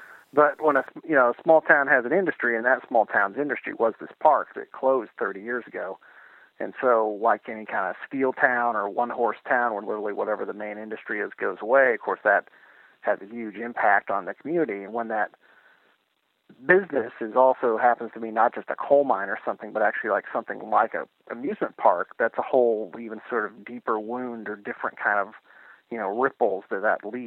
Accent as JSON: {"language": "English", "town": "Columbus", "region": "Ohio", "country": "United States", "tie": "born or raised there", "lives_now": "Los Angeles, United States", "said": "until I moved to Los Angeles right after Beyond M's Door, I was born and raised in Columbus."}